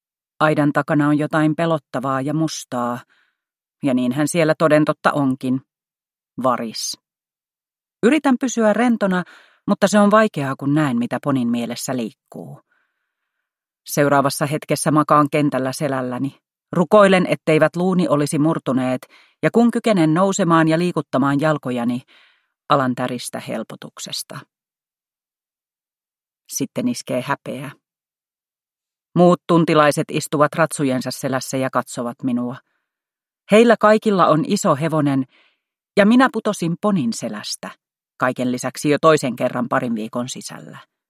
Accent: Raisio, Southwest Finland, Finland; Olen kotoisin Raisiosta, Turun naapurista. Vaatimaton kotimökkini oli muutaman sadan metrin päässä Turun rajasta, ison ojan rajaaman pellon reunassa.

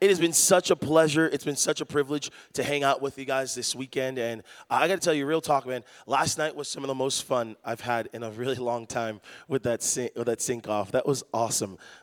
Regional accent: Massachusetts, United States; But I'm from New England. I'm from Massachusetts, and I'm a big sports enthusiast.

